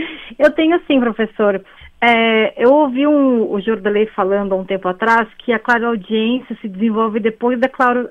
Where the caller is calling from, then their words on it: São Paulo, Brazil; falo de São Paulo.